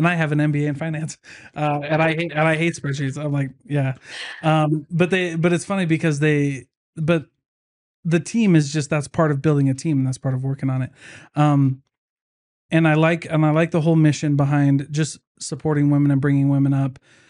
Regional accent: Hawaii, United States; I'm Hawaiian, she's Hawaiian, and you just felt that.

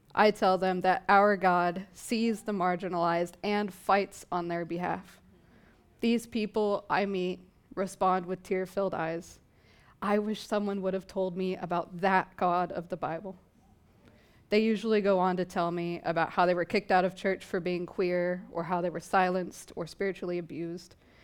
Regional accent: Oklahoma, United States; I was born and raised in Oklahoma. I was homeschooled, and I lived in a town with a population of only 1,000.

